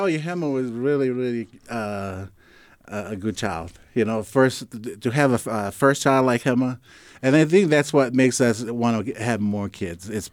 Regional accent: Tonga; now in Hawaii, United States; And then that's how we ended up in Hawaii. Wow. Yeah, and I was raised in Tonga, speak Tongans

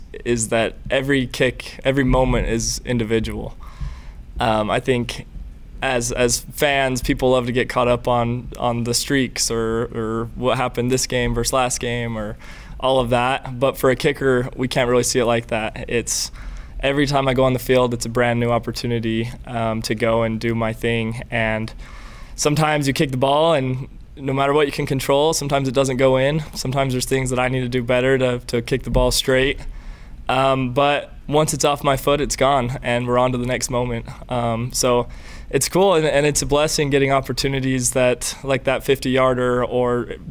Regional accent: Utah, United States; growing up in Utah County and then later moving up to Kaysville and watching BYU football my whole life.

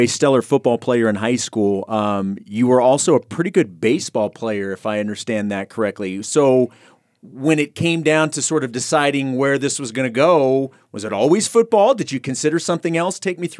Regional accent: Kansas City, Missouri, United States; I'm from Kansas City originally.

